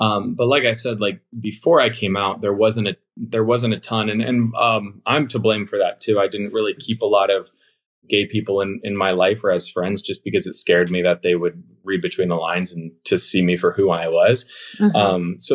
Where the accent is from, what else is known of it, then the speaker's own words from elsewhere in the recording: Illinois, United States; Where I grew up in Illinois and being part of the sports community and the Christian community